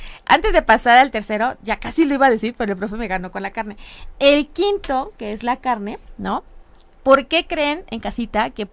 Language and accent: Spanish; Mexico; Perdón, y eso que soy de México.